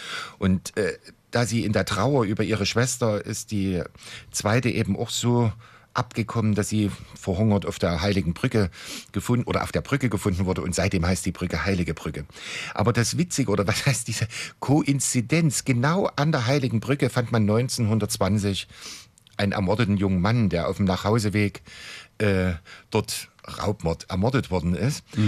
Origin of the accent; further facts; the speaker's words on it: Dresden, Saxony, Germany; oder ich bin in Dresden groß geworden, deswegen weiß ich das von Leipzig nicht